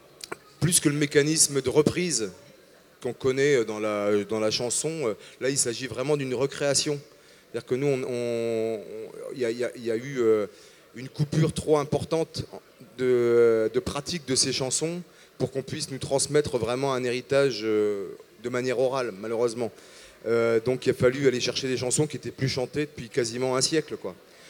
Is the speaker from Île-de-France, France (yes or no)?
no; Boulogne-sur-Mer, Hauts-de-France, France; moi je suis natif de Boulogne-sur-Mer et d'une famille de dockers, de matelots et tout ça.